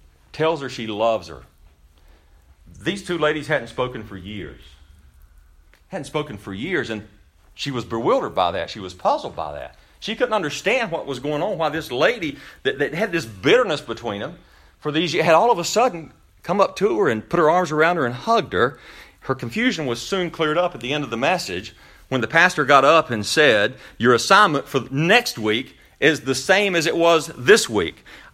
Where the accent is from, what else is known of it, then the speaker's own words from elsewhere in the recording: United States; I struggle with it because I'm an American.